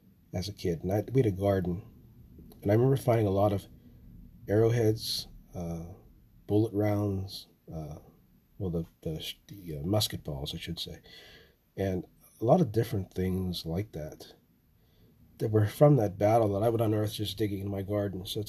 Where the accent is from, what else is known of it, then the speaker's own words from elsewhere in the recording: Ligonier, Pennsylvania, United States; So for me growing up in Ligonier